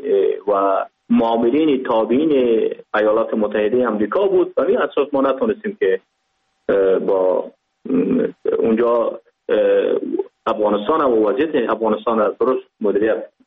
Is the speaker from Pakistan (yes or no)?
yes; Pakistan; born or raised there